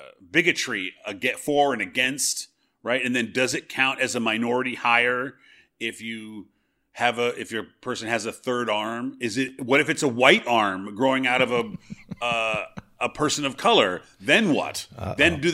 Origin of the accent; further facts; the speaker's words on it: United States; I've known about xenophobia since I was a kid because I grew up in America